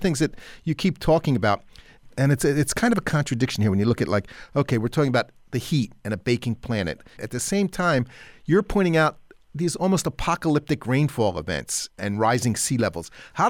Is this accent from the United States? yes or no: yes; East Coast, United States; You know, you think I grew up on the East Coast, you know, we used to go swimming in the Atlantic Ocean.